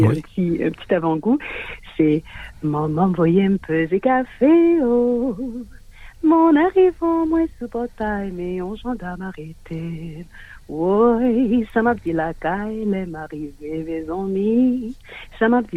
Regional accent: Montreal, Quebec, Canada; now in Australia; Donc, j'ai grandi à Montréal. Aujourd'hui, je suis montréalaise, donc French Canadian, comme on dit ici. Et ça fait environ 10 ans que j'habite en Australie. Je suis devenue australienne.

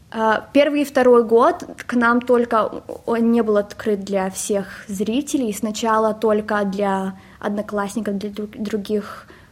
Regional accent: Zhezkazgan, Karaganda Region, Kazakhstan; moved away as an adult; now in Sydney, Australia; В Казахстане я родилась, мы из Казахстана, из Джисказгана.

